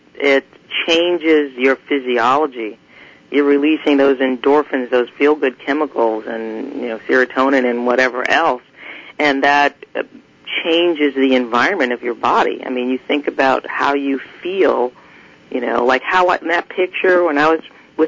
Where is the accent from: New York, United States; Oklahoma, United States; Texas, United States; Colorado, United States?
New York, United States; I grew up in New York, and so my, you know, if I need to pull out my New York on you because you're doing something to me, then I will.